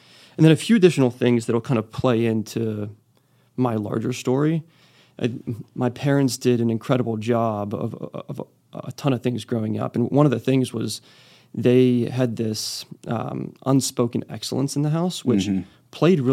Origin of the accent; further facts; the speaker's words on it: Pennsylvania, United States; So I grew up in Pennsylvania, brother 7 years younger than me, and parents... incredibly loving, mirrored for me what a good marriage should look like.